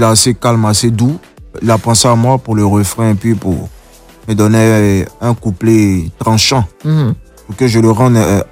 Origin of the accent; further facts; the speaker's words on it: Côte d’Ivoire; signifie douceur, facilité, voilà, tout ce qui est positif. Mais je suis ivoirien